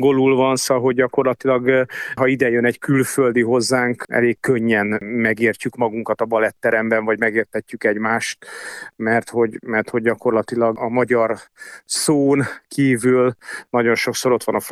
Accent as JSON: {"language": "Hungarian", "region": "Budapest", "country": "Hungary", "tie": "born or raised there", "said": "én a 7. kerületben nőttem föl, és édesanyám folyamatosan vitt"}